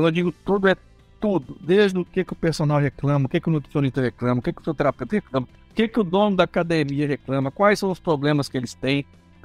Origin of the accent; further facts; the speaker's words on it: Belo Horizonte, Minas Gerais, Brazil; sou de Minas Gerais, sou de Belo Horizonte.